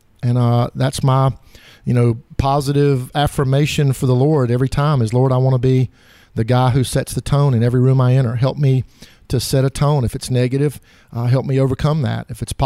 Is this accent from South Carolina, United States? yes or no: yes; Prosperity, South Carolina, United States; also born or lived in North Augusta, South Carolina; Yeah, I'm from Prosperity, grew up there, and moved back there.